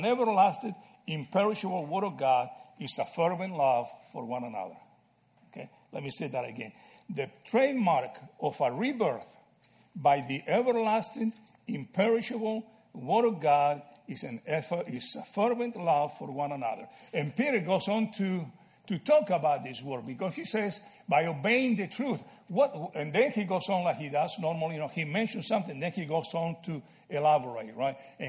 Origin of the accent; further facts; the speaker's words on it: Argentina; guys, I'm from Argentina, and I like soccer.